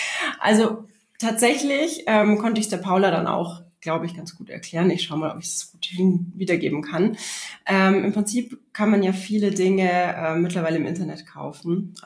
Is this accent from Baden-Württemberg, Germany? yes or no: no; Regensburg, Bavaria, Germany; Ich habe in meiner Kindheit Ballett gemacht, lange Jahre im Stadttheater in Regensburg, wo ich aufgewachsen bin.